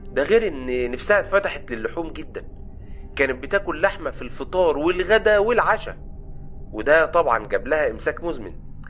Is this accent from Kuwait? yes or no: no; Monufia Governorate, Egypt; also born or lived in United States; عندي 50 سنة، قضيت وقت طويل من حياتي في امريكا ولسه راجع من قريب. انا اصلا من المنوفية